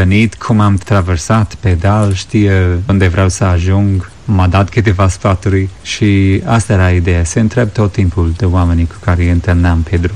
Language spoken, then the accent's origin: Romanian; Ireland; Noi am crescut la oraș. Nopțile erau frumos, că eram mulți copii în casă. Suntem 10 copii și primele 10 ani ai mei am dormit într-o cameră cu celalți 4